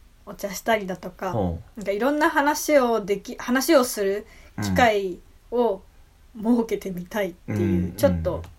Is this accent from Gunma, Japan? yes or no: yes; Gunma, Japan; でまあ同じ群馬出身だし、